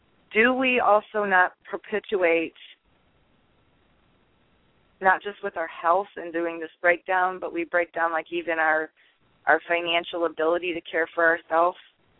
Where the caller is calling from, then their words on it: Indiana, United States; from Indiana.